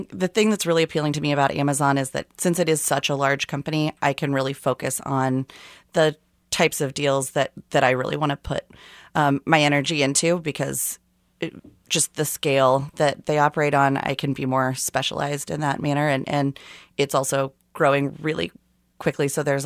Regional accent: Kansas City, United States; So I grew up in Kansas City. I went to K-State for undergrad, University of Illinois for law school.

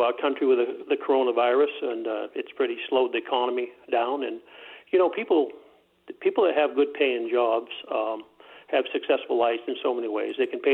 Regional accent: Lisbon Falls, Maine, United States; I grew up here in Lisbon Falls. I went to Lisbon High School, graduated from there

